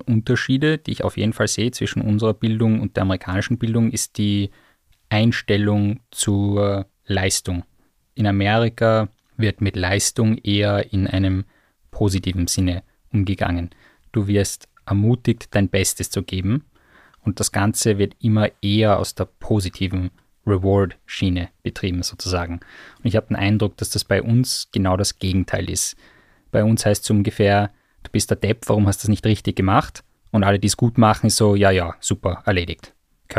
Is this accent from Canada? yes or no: no; Austria; accent: Austrian German; first language English; German is a second language; Klingt vielleicht komisch, wenn ich jetzt mit, sag ich mal, perfekten österreichischen Deutsch spreche, aber für mich ist trotzdem die englische Sprache, wo ich mich wohler fühle.